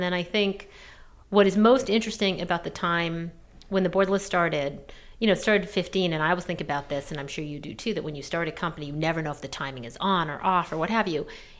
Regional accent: Canada; moved away as an adult; now in United States; I grew up in Canada. I moved down to New York after college

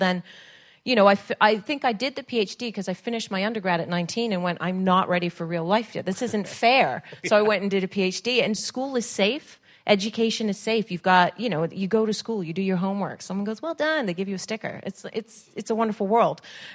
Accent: United Kingdom; I'm British. I was born here, and my parents thought we would stay here, and then we didn't stay here, and then we came back, and then we were British again

